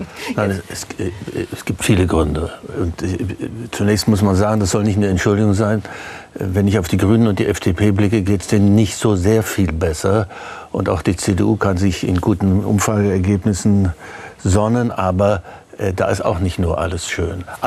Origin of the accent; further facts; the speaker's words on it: East Germany, Germany; ich bin ja alt genug, dass ich als Ostdeutscher mit großem Neid auf das goldene Zeitalter der SPD geblickt habe.